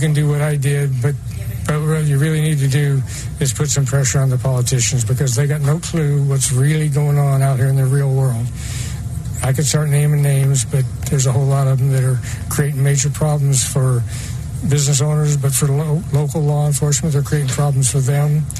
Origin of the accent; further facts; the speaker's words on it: Illinois, United States; When I was a kid, when I was 10, I had a gun, and I grew up in Illinois.